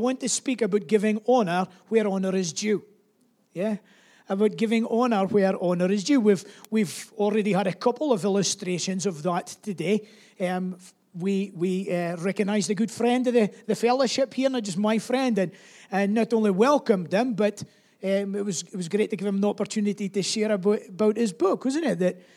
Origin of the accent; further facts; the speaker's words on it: Scotland, United Kingdom; Well, remember, we're Scottish.